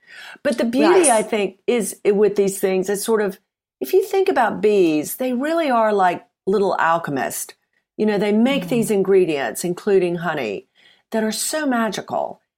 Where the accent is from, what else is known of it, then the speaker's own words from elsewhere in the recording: Mississippi, United States; moved away as an adult; now in United Kingdom; Well, I'm from Mississippi originally. I've been in the UK for many decades. So the accent is probably smoothed out.